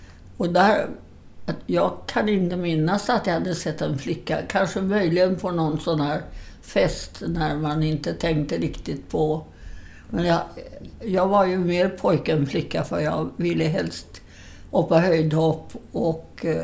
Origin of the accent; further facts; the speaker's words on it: Södermanland, Sweden; Fast jag är född i Sörmland några år.